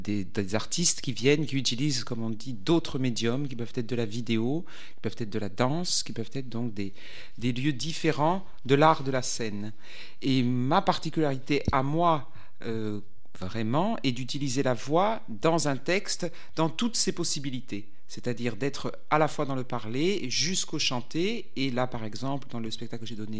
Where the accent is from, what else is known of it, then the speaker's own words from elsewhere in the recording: France; Je suis française, mon père est normand et ma mère est de la Loire.